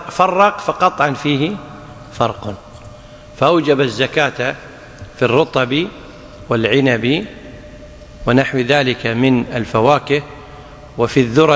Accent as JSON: {"language": "Arabic", "country": "Kuwait", "said": "لذلك عندنا في الكويت المفتى به"}